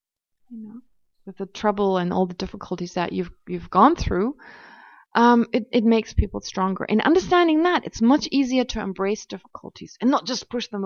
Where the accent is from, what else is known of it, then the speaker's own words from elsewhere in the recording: Germany; English is a second language; moved away as an adult; I came to Israel from Germany in end of the 80s. And I was in a kibbutz.